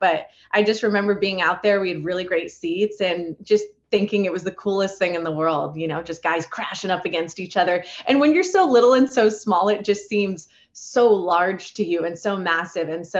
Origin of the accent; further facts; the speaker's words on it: Phoenix, Arizona, United States; Just being a little girl growing up in Phoenix, Arizona. I'm one of five kids